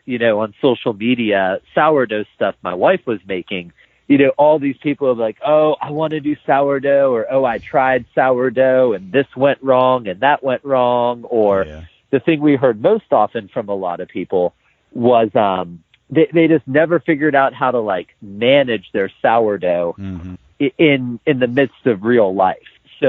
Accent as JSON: {"language": "English", "town": "Youngstown", "region": "Ohio", "country": "United States", "tie": "born or raised there", "said": "So I grew up in the Lower West Side of Youngstown, Ohio. City kid, video game playing, junk food eating, cartoon watching."}